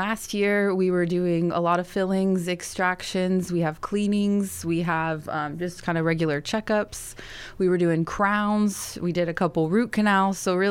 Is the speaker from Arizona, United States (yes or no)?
yes; Arizona, United States; I'm from Arizona originally.